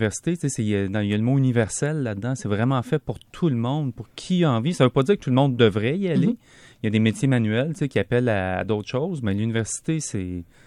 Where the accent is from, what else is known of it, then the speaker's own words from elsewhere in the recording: Shawinigan, Quebec, Canada; also born or lived in Montreal; je viens d'un milieu populaire. T'sais, moi, j'ai grandi à Montréal-Nord en partie, puis après ça, à Shawinigan, dans le quartier Saint-Marc.